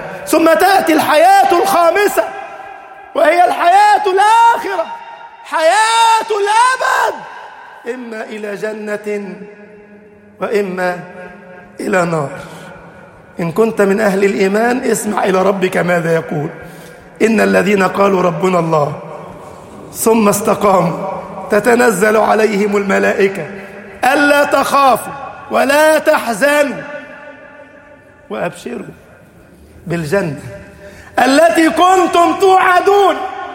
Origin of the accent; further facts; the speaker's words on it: Egypt; واجعل بلدنا مصر أمنا أمانا، سخاء رخاء